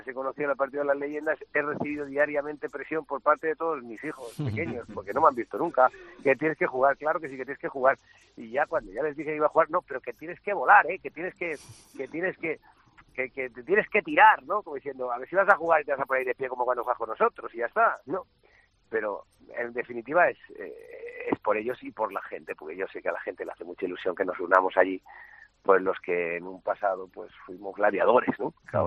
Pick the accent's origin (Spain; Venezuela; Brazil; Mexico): Spain; Valencia, Valencian Community; de aquí en Valencia